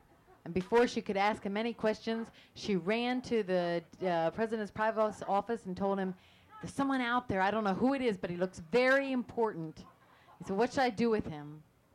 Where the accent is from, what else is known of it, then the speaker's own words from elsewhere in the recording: Texas, United States; I remember when I was a little kid growing up in Texas and at the residential school